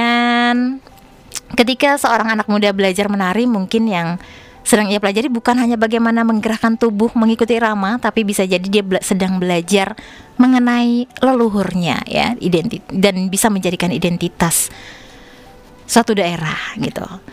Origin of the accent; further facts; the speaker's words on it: Banggai, Central Sulawesi, Indonesia; Masa kita sebagai warga Banggai gak bangga dengan itu kan?